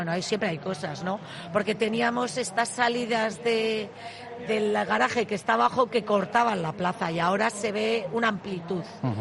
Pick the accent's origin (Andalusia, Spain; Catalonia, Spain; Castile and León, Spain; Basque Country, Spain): Basque Country, Spain; Bilbao; Sí, soy de Deusto.